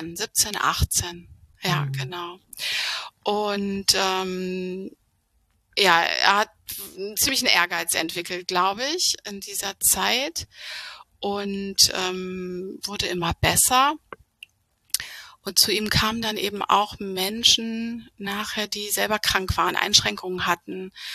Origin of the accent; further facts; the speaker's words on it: Neuss, North Rhine-Westphalia, Germany; Ich komme aus Neuss zwischen Köln und Düsseldorf und ich bin, warte, 46